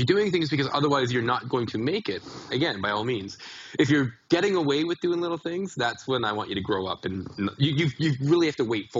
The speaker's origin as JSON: {"language": "English", "country": "Canada", "said": "because I'm a Canadian"}